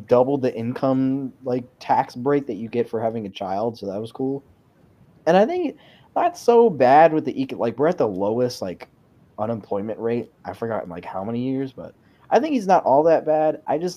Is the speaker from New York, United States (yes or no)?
yes; Brooklyn, New York, United States; it's just like I was a little girl, black girl, growing up in Brooklyn.